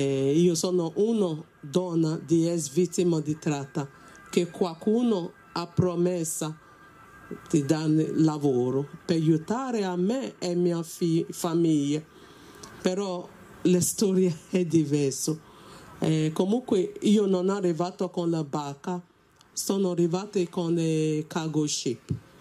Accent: Nigeria; Italian is a second language; now in Italy; sono nigeriana.

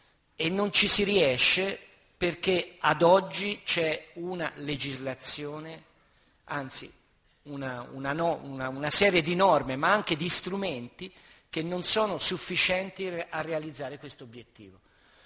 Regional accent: Tuscany, Italy; Io sono un toscano

